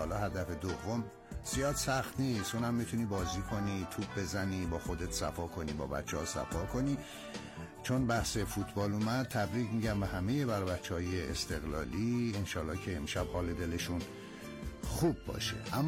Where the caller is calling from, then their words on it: Qazvin, Iran; از قزوین هستم